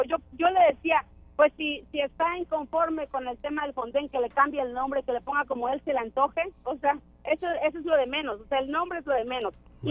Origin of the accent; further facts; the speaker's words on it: San Rafael, Veracruz, Mexico; Por ejemplo, yo soy de San Rafael. San Rafael toda la vida tiene amenazas de inundaciones y todo.